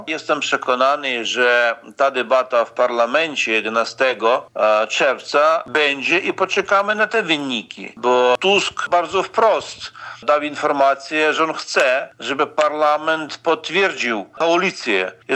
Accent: Ukraine; Polish is a second language; Ja jestem Ukraińcem, ja wspieram demokrację

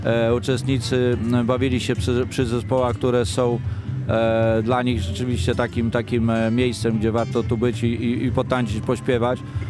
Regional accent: Cieszanów, Subcarpathian Voivodeship, Poland; często spotykam się właśnie w kraju, gdzie pada hasło, skąd jestem? Cieszanów.

